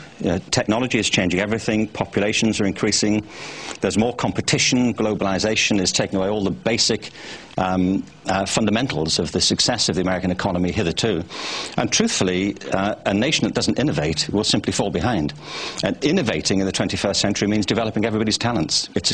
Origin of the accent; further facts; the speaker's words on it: Liverpool, North West England, United Kingdom; You know, I'm from Liverpool.